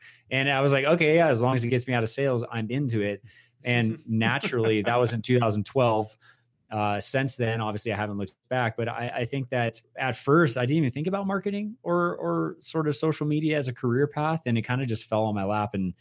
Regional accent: Westlake Village, California, United States; But like you said … I am from Westlake Village, California.

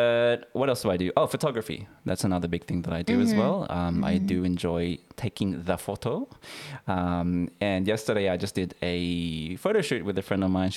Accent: Sydney, New South Wales, Australia; I am also from Sydney. Sydney boy, born and raised.

